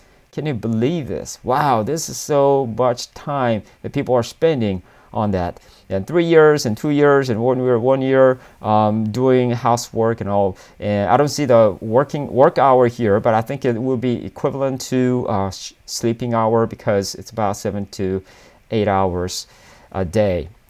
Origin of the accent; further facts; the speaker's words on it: South Korea; I'm from Asia, I'm from South Korea